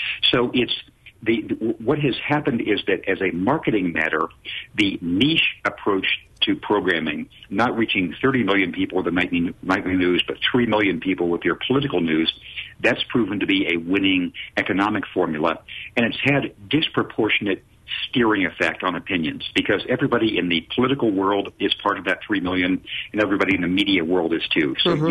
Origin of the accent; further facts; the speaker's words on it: California, United States; So when I was a kid in the late 50s and 60s growing up in California